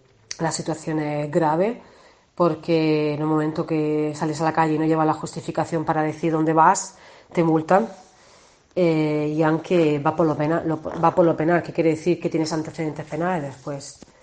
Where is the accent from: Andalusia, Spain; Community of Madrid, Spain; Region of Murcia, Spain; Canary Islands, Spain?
Andalusia, Spain; Viator; now in Italy; Sigo toda la noticia de mi país, de España, de Almería, de mi pueblo de Viator.